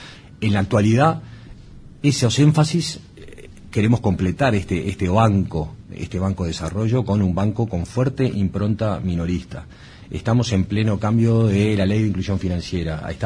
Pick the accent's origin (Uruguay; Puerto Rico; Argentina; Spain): Uruguay; no solo como cliente, como uruguayo